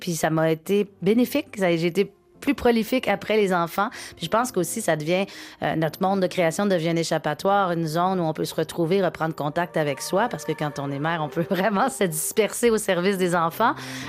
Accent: Quebec, Canada; 2h30 de Montréal, dans la rive sud de Québec. Puis à partir de 10 ans, j'étais en banlieue de Montréal.

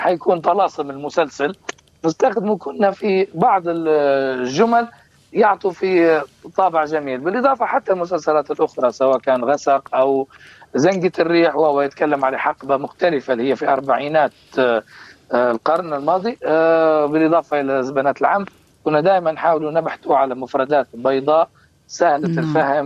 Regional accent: Libya; وهو من أهم المؤرخين عندنا في ليبيا

